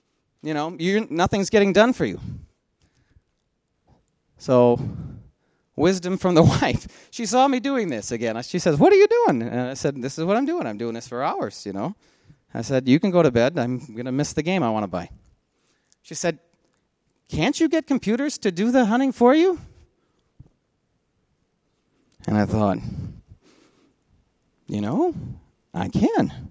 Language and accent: English; Grand Rapids, Michigan, United States; I'm not going to drive all the way out to California. I'm from Grand Rapids.